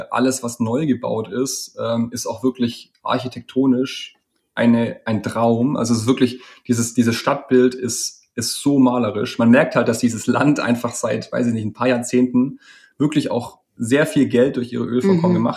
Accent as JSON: {"language": "German", "town": "Stuttgart", "region": "Baden-Württemberg", "country": "Germany", "said": "Genau, also wir kommen aus Stuttgart."}